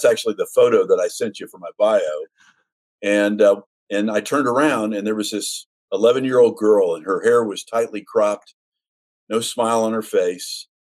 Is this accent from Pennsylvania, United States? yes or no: no; Los Angeles, California, United States; I grew up in East Los Angeles.